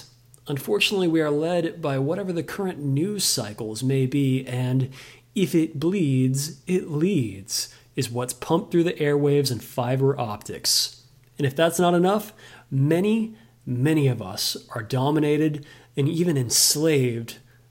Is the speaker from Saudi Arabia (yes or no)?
no; United States; I am an American. I am an American first. I put my country first.